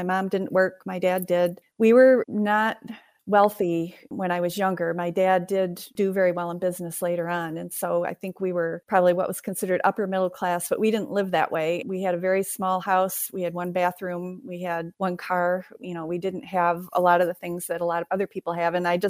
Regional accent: Lansing, Michigan, United States; also born or lived in Allendale; I'm 68 years old, and I am from Allendale, Michigan. I grew up mostly in the Lansing area.

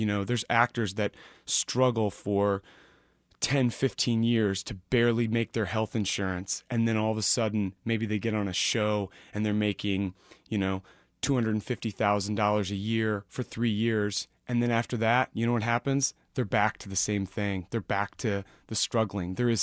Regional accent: Kansas City, United States; I can't help but hear a little like a little bust on my hometown in it, you know, because I figure why not Kansas City?

